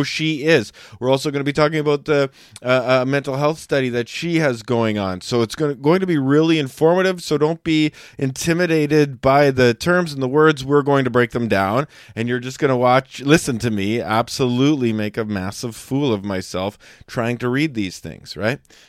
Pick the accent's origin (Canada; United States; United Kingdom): Canada; I'm Canadian